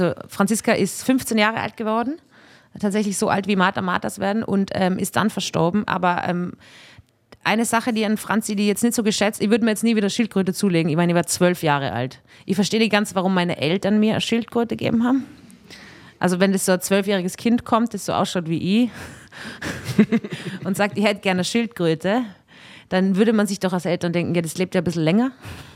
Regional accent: Austria; Ich bin aus Österreich

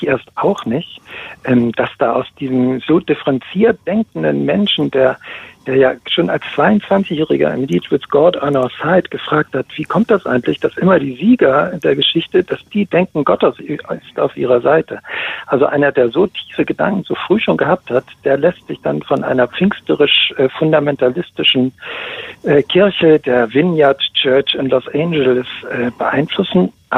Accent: Bremen, Germany; ich kam aus Bremen als Bremer Jung auf Klassenreise nach West-Berlin

